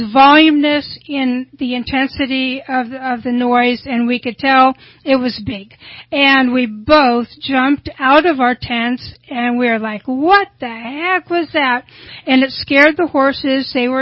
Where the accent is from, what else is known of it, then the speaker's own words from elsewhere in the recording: Ukiah, California, United States; I grew up in Ukiah, California.